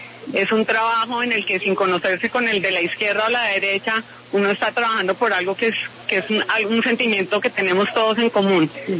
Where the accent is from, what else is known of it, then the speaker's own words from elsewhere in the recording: Colombia; todos nosotros como colombianos